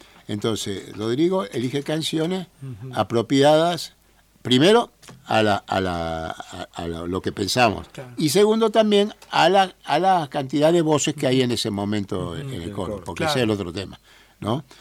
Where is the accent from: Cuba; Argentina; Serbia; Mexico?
Argentina; somos argentinos, latinoamericanos y nos sentimos parte.